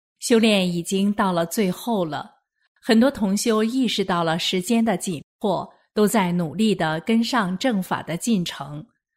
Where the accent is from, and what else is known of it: China